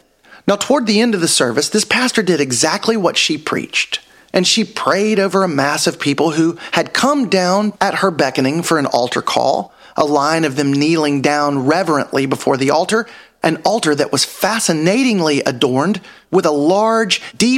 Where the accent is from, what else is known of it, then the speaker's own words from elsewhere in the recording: Alabama, United States; Hey, I'm from South Alabama, the evangelical parts. I'm not scared of y'all one bit.